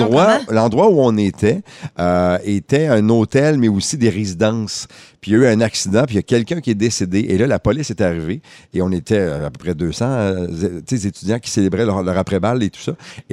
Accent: Quebec City, Quebec, Canada; Moi, écoute, je suis natif du Saguenay, j'ai grandi à Québec

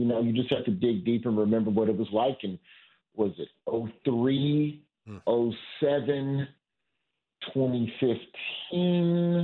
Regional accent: Alabama, United States; By the time I was born, growing up in Alabama, the Cubs came on the Superstation.

